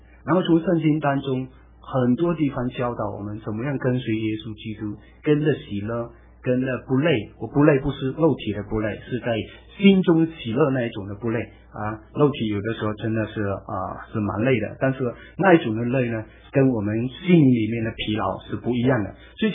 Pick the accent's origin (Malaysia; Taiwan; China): Malaysia; 在公元差不多1915年到1925年之间，我们福州人从中国大陆去到南洋，去到我们那个地方马来西亚